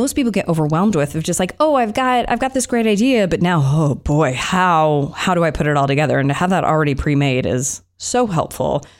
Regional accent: Colorado Springs, Colorado, United States; I'm originally from Colorado Springs.

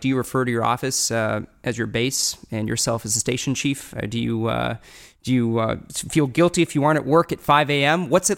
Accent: Kansas City, Missouri, United States; I come from Kansas. You know, how do you get somebody from my hometown, Kansas City, to care about the situation in Syria or Darfur

